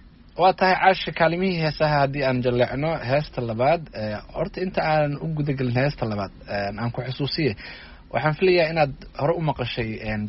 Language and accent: Somali; Jowhar, Middle Shabelle, Somalia; waa magaaladii aan ku dhashay ee aan ku barbaaray